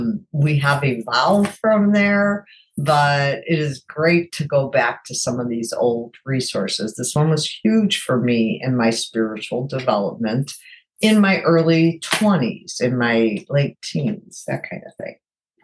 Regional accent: Illinois, United States; my home state of Illinois.

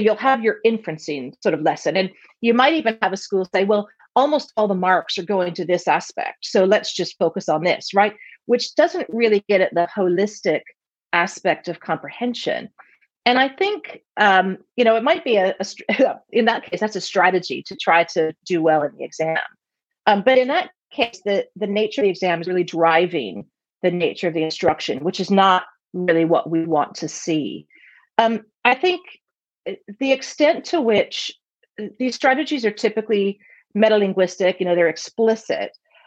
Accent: United States; now in United Kingdom; And of course, for Americans, and I'm American, that's easy, right?

